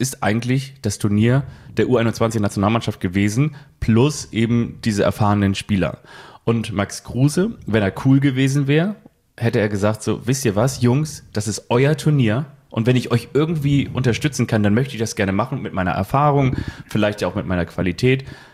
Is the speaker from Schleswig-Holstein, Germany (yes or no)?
yes; Molfsee, Schleswig-Holstein, Germany; ich habe in Molfsee früher auch Fußball gespielt und kenne da jeden Rasen